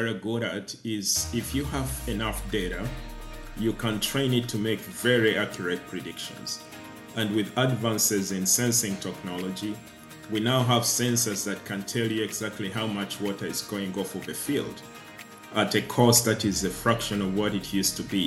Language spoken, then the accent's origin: English; Uganda; I was born in Uganda and I grew up there.